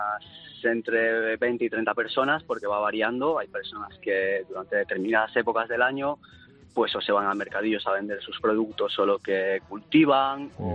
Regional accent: Ponferrada, Castile and León, Spain; born there; Bueno, yo nací en Ponferrada y queda cerca. Está correcto, en el Bierzo.

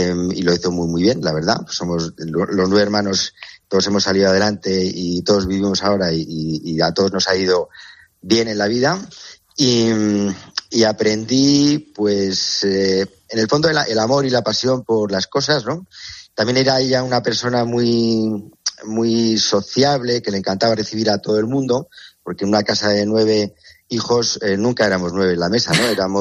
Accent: Castilla-La Mancha, Spain; moved away as an adult; also born or lived in Chile; yo soy manchego de origen. O sea, pero vivo aquí desde el 2007 me compré una casa, en 2011 la empecé a habitar, pero luego pasé el 13 me fui a Chile, ¿no?

